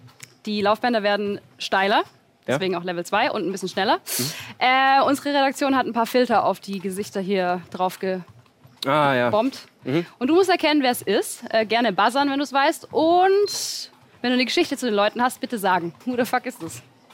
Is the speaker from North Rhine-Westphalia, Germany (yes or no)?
no; Backnang, Baden-Württemberg, Germany; Ich bin ja nicht aus Stuttgart, ich bin ja aus Backnang.